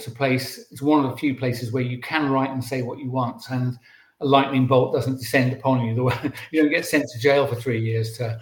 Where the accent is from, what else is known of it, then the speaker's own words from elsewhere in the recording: Birmingham, West Midlands, United Kingdom; born there; I was born in Birmingham, you know.